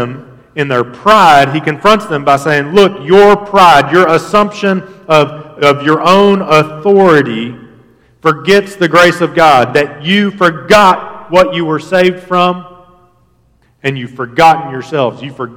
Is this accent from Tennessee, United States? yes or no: no; Kentucky, United States; I was born and raised in Harlan County, look at Eastern Kentucky.